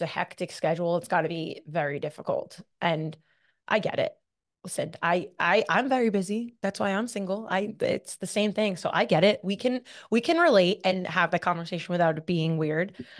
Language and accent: English; New Jersey, United States; the majority of like where I grew up in Jersey, it's not like that.